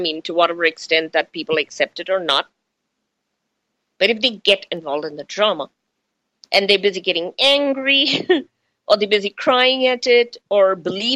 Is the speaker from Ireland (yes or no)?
no; India; English is a second language; now in United States; Okay, see, my accent is changing, right? Because I'm Indian, grew up in India, and then lived donkey's years, so many years in America. So my accent changes.